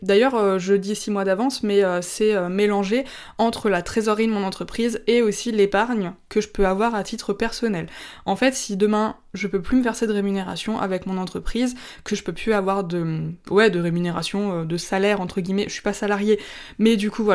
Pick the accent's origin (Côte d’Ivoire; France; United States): France; Grand Est; mais on vient d'Alsace. Donc en Alsace, on n'a pas trop la mer.